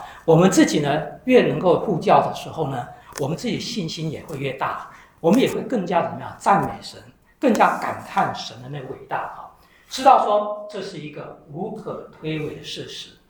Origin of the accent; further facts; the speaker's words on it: China; 你说我们中国人也是要几千年的传统要保留下来，对不对？